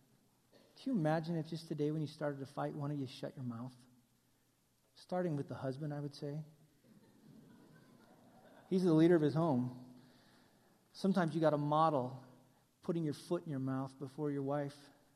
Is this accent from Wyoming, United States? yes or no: yes; Wyoming, United States; I mean, I grew up in Wyoming, and I'm all for carrying guns